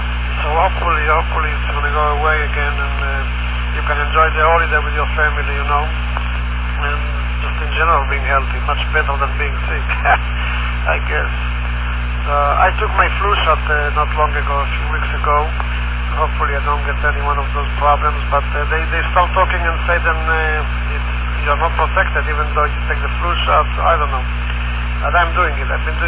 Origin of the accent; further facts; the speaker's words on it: Israel; growing up in Israel, We used to drive to Jerusalem during Christmas time